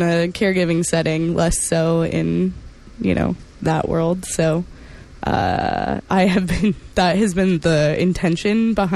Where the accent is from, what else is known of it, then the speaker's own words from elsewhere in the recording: California, United States; when I grew up in California